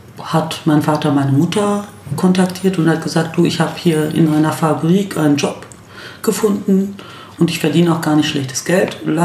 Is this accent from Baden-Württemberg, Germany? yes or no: no; Berlin, Germany; als Berliner